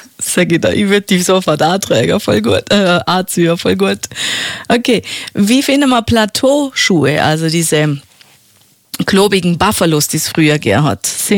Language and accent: German; Bregenz, Vorarlberg, Austria; da gibt es ja manchmal da bei uns in Bregenz